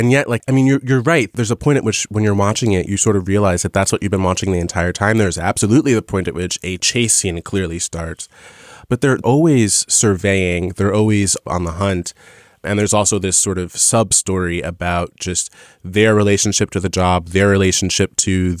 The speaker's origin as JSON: {"language": "English", "region": "New Jersey", "country": "United States", "tie": "born or raised there", "said": "maybe partially because I grew up in New Jersey. I grew up in the Sopranos era."}